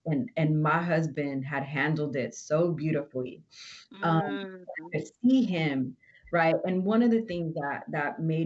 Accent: Oxnard, California, United States; Like, I've never grew up in a Black and white town. I grew up in Oxnard. We were everything, right?

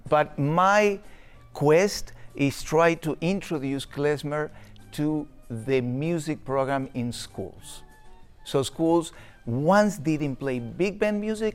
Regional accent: Buenos Aires, Argentina; English is a second language; I'm from Buenos Aires. We grew up with tango on the radios, on the buses, everywhere.

